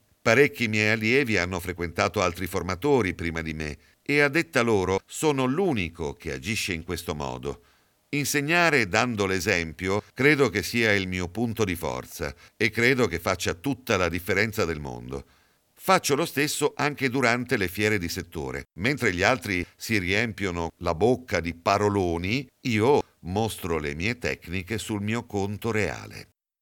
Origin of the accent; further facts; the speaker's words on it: Cavarzere, Veneto, Italy; molte delle quali a Cavarzere, mia città natale